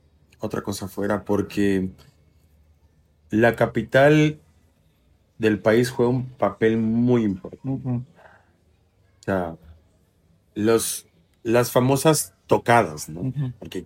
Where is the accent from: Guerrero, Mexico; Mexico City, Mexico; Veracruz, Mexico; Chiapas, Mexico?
Chiapas, Mexico; No, somos del sur, somos de Chiapas.